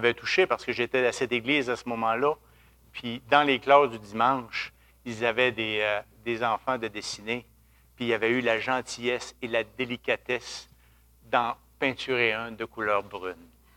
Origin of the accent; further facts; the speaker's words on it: Rivière-du-Loup, Quebec, Canada; parce que moi, je suis originaire de Rivière-du-Loup